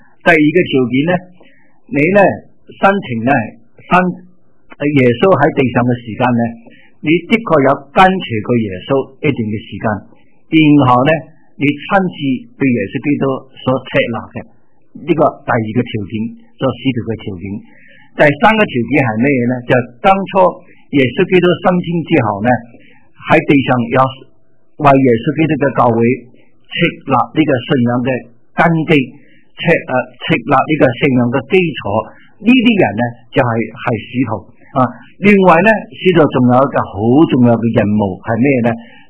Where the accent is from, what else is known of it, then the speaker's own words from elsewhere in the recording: Guangdong, China; 我是广东人